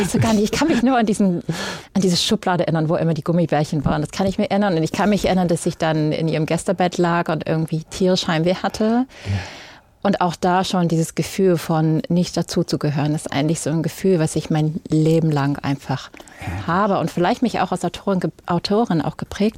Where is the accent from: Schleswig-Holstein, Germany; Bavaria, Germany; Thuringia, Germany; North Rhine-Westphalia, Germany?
Schleswig-Holstein, Germany; Eutin; Also ich bin zur Schule gegangen in Eutin.